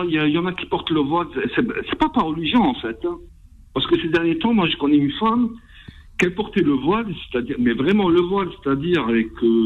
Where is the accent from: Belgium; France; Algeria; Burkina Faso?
Algeria; Malheureusement, je ne les ai pas en tant qu'Algérien.